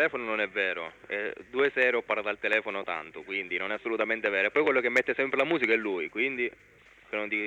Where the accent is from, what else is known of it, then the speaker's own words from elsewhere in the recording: Sicily, Italy; io essendo siciliano